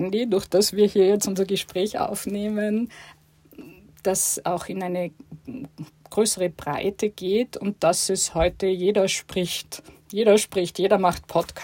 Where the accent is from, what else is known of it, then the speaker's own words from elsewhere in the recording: Tyrol, Austria; Ich bin zwar in Tirol aufgewachsen, aber mein Vater war Deutscher, meine Mama kommt aus Wien und insofern wurde bei uns zu Hause Hochdeutsch gesprochen